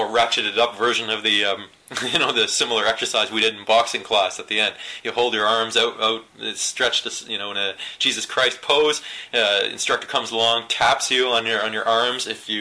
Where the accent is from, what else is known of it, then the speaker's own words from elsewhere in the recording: Canada; I feel like we should bring some lumberjack science to you because we're Canadian